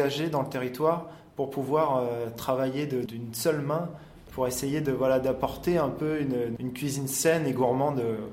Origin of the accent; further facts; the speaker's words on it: Hauts-de-France, France; je suis picard, j'ai 24 ans